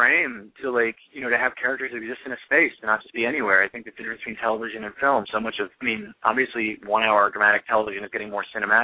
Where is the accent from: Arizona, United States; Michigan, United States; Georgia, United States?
Georgia, United States; the actual experience I have, or that I had growing up in Georgia, and my wife helps run a school right now